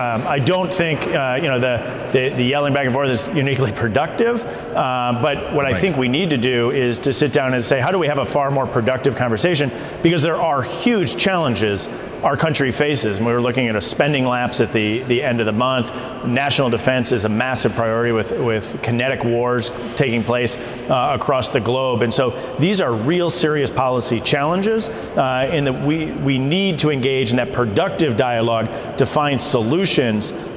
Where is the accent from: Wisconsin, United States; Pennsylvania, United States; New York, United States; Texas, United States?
Wisconsin, United States; not only in Washington, D.C., but when they're home in my home state of Wisconsin or across the country.